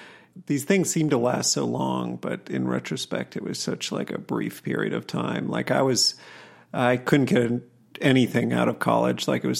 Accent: Madison, Wisconsin, United States; I'm from, yeah, right outside Madison. So yeah. not too far from Northwestern.

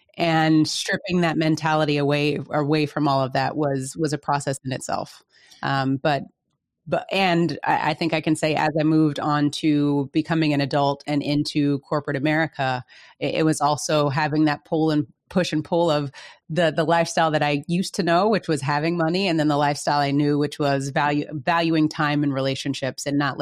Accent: East Coast, United States; also born or lived in Lawrence, Kansas; But I was born in Lawrence, Kansas, so shout out to that. But I don't really claim Lawrence, Kansas, because we moved out to the East Coast soon after I was born.

